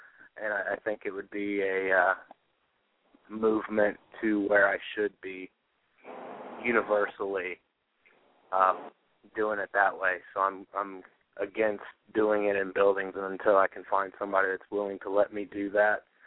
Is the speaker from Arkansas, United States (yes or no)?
no; Florida, United States; I'm from Florida.